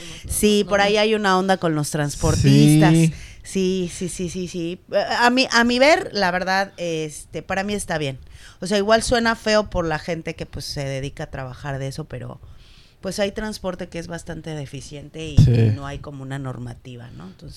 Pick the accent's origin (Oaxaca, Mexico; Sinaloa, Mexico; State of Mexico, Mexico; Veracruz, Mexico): State of Mexico, Mexico; Naucalpan; Soy mexiquense, soy de Naucalpan